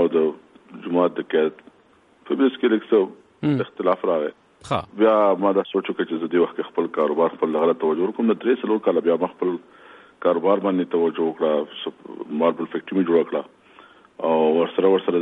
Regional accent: Marghuz, Khyber Pakhtunkhwa, Pakistan; زما تعلق د صوبې سره دی ضلع صوبې او په ضلع صوبې کې چې نو مرغوز کله دی مرغوز اغه کې ما سبق کومل ته ویل د مرغوز کړی نه

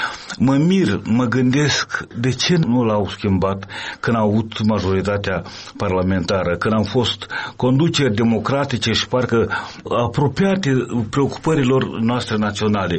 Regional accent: Moldova; Să ajungi la Bălți, din satul meu, este cam o culme a disperării.

